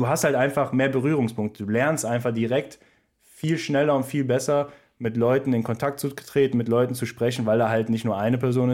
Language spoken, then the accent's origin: German; North Rhine-Westphalia, Germany; Ja, wir kommen ja aus NRW, wie ihr wisst.